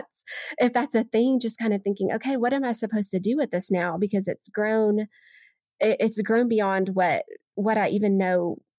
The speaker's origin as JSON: {"language": "English", "region": "Arkansas", "country": "United States", "said": "I'm from Arkansas, and Razorbacks are a big deal here because they're about all we have."}